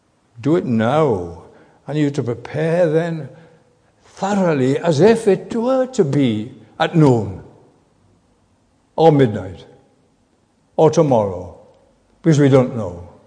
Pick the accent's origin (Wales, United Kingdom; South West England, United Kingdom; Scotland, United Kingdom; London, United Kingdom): Wales, United Kingdom; Neath; I think I'm there shortly, preaching in Neath, my hometown.